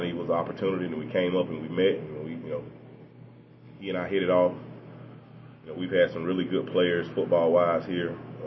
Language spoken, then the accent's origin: English; Carrollton, United States; You know, obviously, I grew up in Carrollton, so, I mean, I have a lot of family and friends there. And it was a tough place to leave.